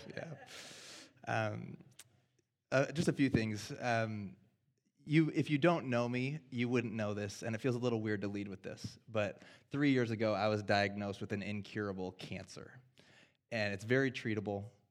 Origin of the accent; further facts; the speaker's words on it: Sioux Falls, South Dakota, United States; also born or lived in Southern California / Idaho; and now I'm planting a church in my hometown in Sioux Falls, South Dakota, and this is my first time back in 15-ish years